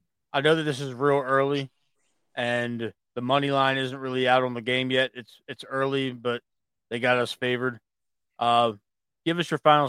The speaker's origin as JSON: {"language": "English", "town": "Baltimore", "region": "Maryland", "country": "United States", "said": "I'm from Baltimore. I know what it means. I hear it every day in my life."}